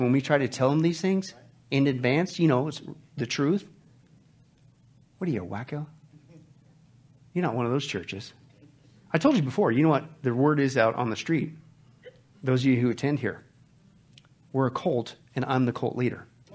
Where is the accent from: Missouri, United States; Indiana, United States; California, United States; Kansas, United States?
Kansas, United States; also born or lived in Nebraska; I grew up in the Midwest in Canada, in Kansas and Nebraska, right?